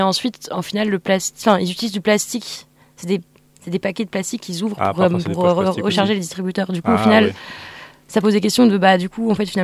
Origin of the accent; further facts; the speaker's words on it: Brittany, France; moi je viens de Bretagne